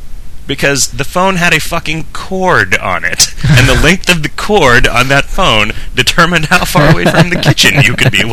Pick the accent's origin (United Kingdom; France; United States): United Kingdom; England; That may just be because I'm English.